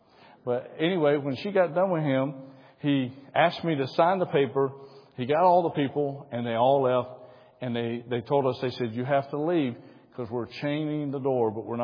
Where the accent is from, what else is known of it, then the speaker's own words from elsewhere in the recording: United States; Now, Pastor, I show up on time because I'm American.